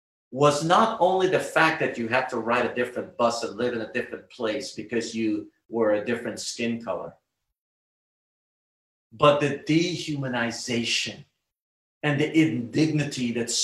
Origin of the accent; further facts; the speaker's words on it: Guyana; I grew up in Guyana, the culture, the beliefs, the type of food, and so on and so forth.